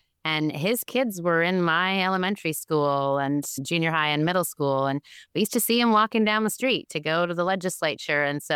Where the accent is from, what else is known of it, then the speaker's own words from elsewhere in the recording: Fredericton, New Brunswick, Canada; New Brunswick's a small place. And so if I think back to my early days in Fredericton